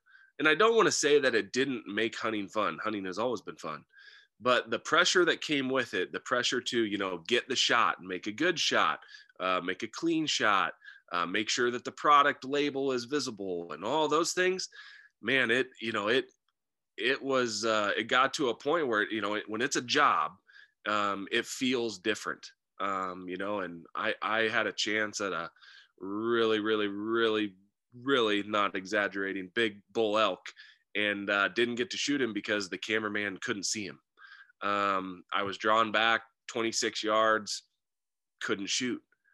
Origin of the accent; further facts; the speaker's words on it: Columbus, Nebraska, United States; I grew up in Columbus, which is a small town about an hour and a half northwest of Lincoln.